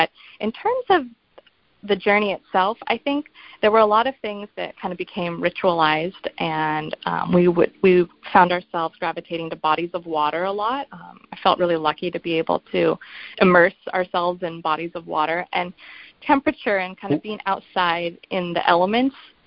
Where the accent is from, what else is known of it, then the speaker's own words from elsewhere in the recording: Santa Cruz, California, United States; Right on his first birthday, we landed in Santa Cruz, my hometown.